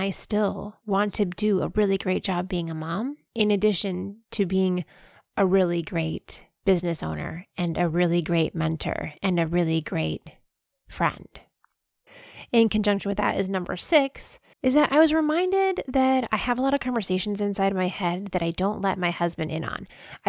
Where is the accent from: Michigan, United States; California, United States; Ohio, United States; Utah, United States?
Ohio, United States; cardinals remind me of my childhood. I'm from Ohio, and it's the state bird of Ohio, and it makes me think of my mom